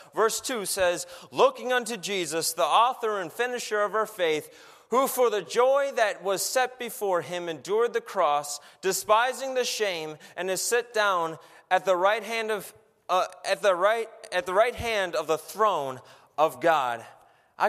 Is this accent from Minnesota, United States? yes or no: yes; Minnesota, United States; I grew up in Minnesota and we're pretty patient, right?